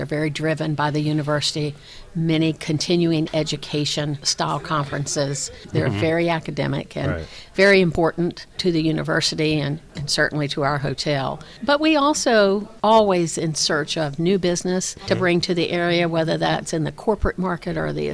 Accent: Roanoke, Virginia, United States; I understand Roanoke. That's my hometown. I commute every day to Blacksburg and love

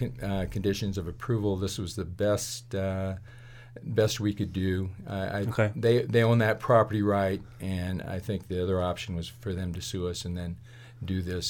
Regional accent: Sterling, Colorado, United States; I'm a third-generation Coloradoan. I've lived in Garfield County since 1985, and I was raised in Sterling, Colorado.

